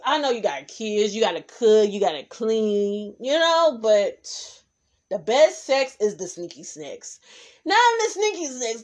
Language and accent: English; Oakland, California, United States; Especially growing up in Oakland, California. Just the Bay Area, period.